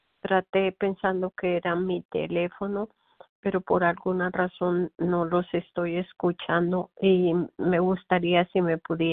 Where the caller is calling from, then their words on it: Corona, California, United States; soy de Corona, California. Llevo ya, yo soy una mujer de 74 años